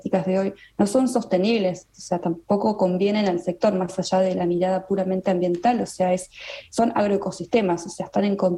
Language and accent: Spanish; Tandil, Buenos Aires Province, Argentina; moved away as an adult; yo no soy de Buenos Aires, soy de Tandil, me fui a Buenos Aires a estudiar